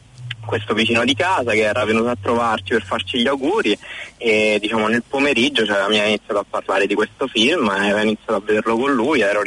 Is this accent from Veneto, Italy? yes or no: no; Rome, Lazio, Italy; accent: Roman; io sono romano, sono di Roma, sono nato e cresciuto a Roma e ho studiato a Roma.